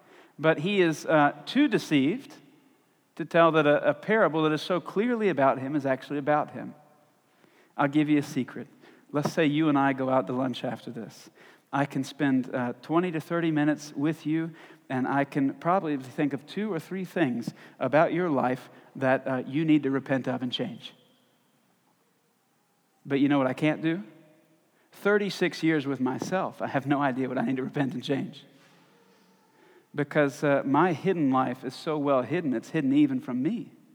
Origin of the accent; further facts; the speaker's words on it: the South, United States; I really enjoy stories because I'm from the South, and Southerners are better storytellers than any other population in the United States.